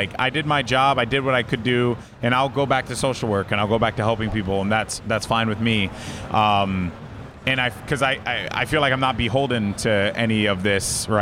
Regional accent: Bronx, New York, United States; to be a Hispanic kid born and raised in the Bronx, didn't have the greatest up

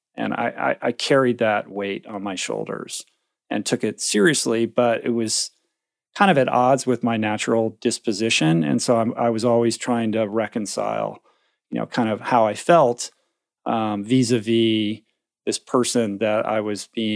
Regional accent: Bethesda, Maryland, United States; I grew up in Bethesda, just outside Washington.

